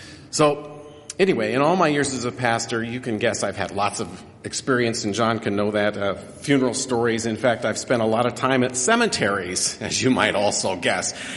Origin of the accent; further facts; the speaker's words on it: Big Timber, Montana, United States; in my hometown of Big Timber, I know half of the people